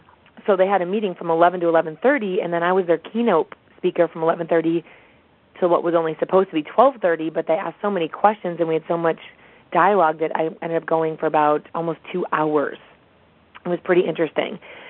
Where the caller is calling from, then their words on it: Alpena, Michigan, United States; I'm calling in from Bay Athletic Club in Alpena, Michigan.